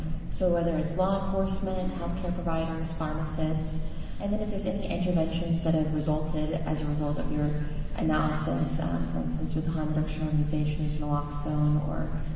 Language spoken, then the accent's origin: English; Colorado, United States; I'm from Boulder County.